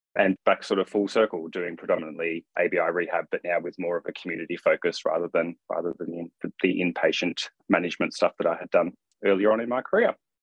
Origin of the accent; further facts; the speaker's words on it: Australia; moved away as an adult; now in United Kingdom; I actually studied my degree back in Australia, if people are aware of my accent before they've heard this. But so I studied in Australia and qualified in 1999.